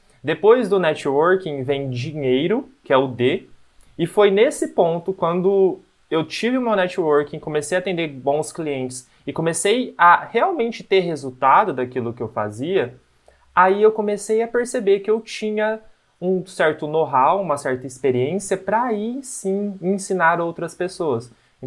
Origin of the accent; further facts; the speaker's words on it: Londrina, Paraná, Brazil; now in Barueri, Brazil; Eu sou aqui de Londrina, atualmente não moro aqui, moro em Alfa, que é em Barueri, fica uns 20 minutos de São Paulo.